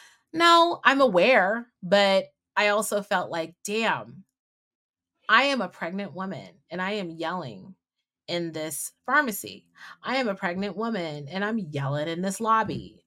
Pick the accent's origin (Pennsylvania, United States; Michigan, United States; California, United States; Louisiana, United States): California, United States; San Francisco; And my mom and dad were like, we're going to LA, because I'm from San Francisco.